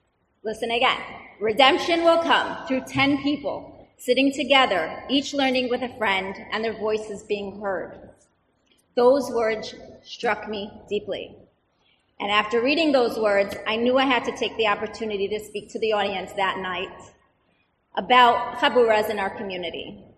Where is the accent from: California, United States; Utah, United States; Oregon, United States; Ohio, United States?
Ohio, United States; Cleveland; and I am from Cleveland.